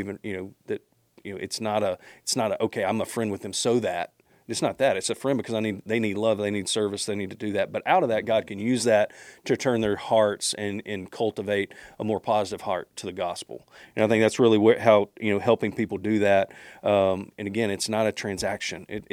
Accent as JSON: {"language": "English", "region": "Arkansas", "country": "United States", "said": "I'm from Arkansas, but I can."}